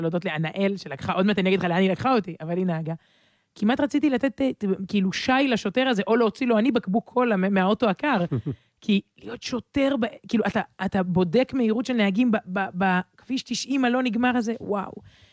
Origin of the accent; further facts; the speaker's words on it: Jerusalem, Jerusalem District, Israel; אנחנו ירושלמים.